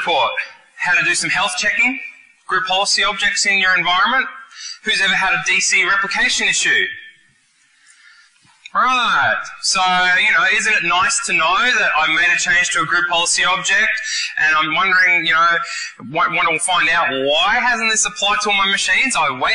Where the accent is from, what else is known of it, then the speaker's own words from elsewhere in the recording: Brisbane, Queensland, Australia; I am from Australia, from Brisbane, so I've come across the ditch here to come here to present to you guys.